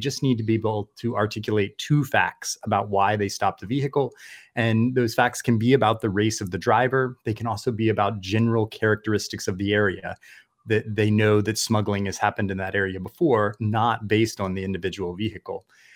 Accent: Hawaii, United States; A number of states, like my home state of Hawaii, but also states like Michigan, New Jersey, Florida, are completely in the border zone

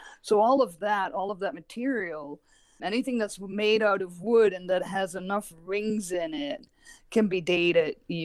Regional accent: Belgium; So I did all of my education in Belgium. I'm from Belgium originally.

